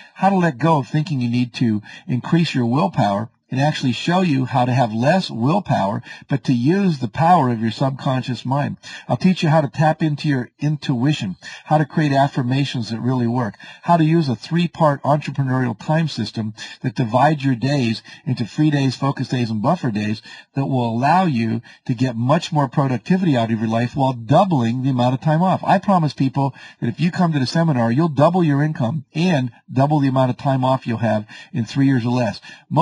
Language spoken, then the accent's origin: English; West Virginia, United States; now in California, United States; I live in the southern coast of California, overlooking the ocean. I grew up in West Virginia where life wasn't like that, I can tell you.